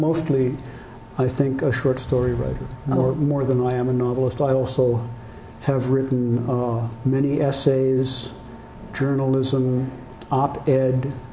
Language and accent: English; Midwest, United States; now in Putney, United States; I'm from the Midwest. But I had always wanted to live in a rural setting with forests and fields and such like, and so I was eager to give it a try, and we came up, me with a freelance job, and moved up to Putney, Vermont.